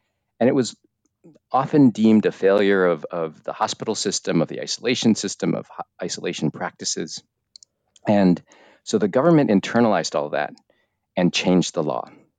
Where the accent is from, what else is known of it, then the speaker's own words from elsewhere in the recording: United States; now in South Korea; as an American looking and working in Korea, it was very interesting.